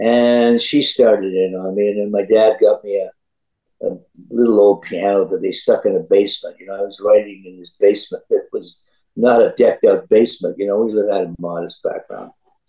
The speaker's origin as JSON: {"language": "English", "town": "Ottawa", "region": "Ontario", "country": "Canada", "tie": "born there", "said": "I was born in Ottawa, Canada."}